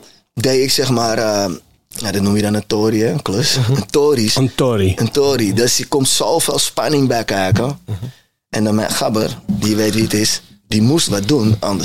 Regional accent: Netherlands; En ik groeide op in Nederland tussen tuig.

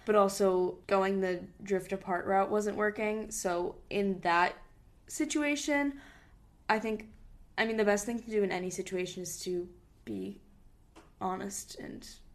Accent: Hong Kong; we grew up in Hong Kong for our dad's job.

